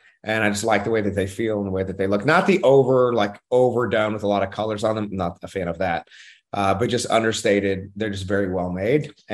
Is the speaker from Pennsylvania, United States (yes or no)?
no; Oklahoma, United States; And again, I'm from Oklahoma. Like, fun for us is really simple.